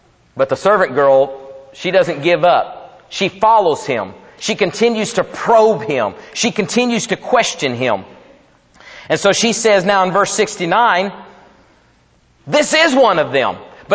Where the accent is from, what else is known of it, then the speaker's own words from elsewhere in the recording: Texas, United States; We can't deny we're from Texas if we wanted to.